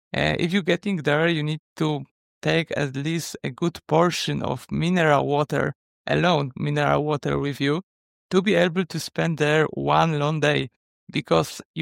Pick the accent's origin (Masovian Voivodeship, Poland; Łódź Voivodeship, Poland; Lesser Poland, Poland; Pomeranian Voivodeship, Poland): Lesser Poland, Poland; English is a second language; especially as I'm living next to the Tatra Mountains in Poland, in Krakow.